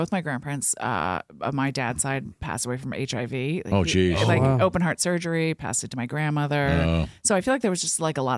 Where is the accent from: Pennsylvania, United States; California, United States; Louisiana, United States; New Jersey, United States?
Pennsylvania, United States; Easton; Pennsylvania.